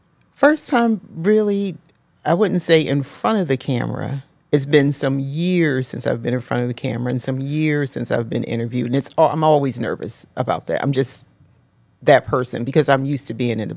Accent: Philadelphia, Pennsylvania, United States; now in Germantown, United States; From Germantown, currently, but born and raised in Philly, in West Philly, raised in West Philly.

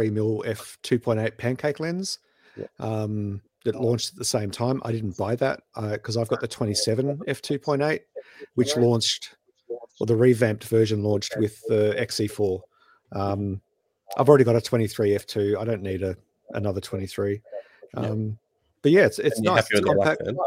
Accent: South Yarra, Victoria, Australia; just walked around my hometown, the South Yarra.

